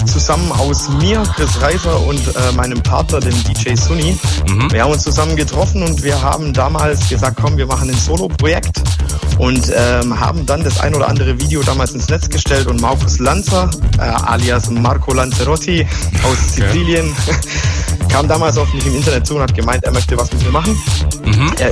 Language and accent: German; Donzdorf, Baden-Württemberg, Germany; wir kommen beide aus Donsdorf, aus dem Kreis Köppingen.